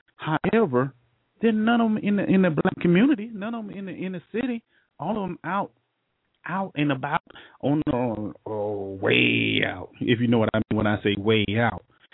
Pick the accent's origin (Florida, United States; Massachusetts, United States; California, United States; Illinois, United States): Florida, United States; Jacksonville; in Florida, in Jacksonville, you know, my hometown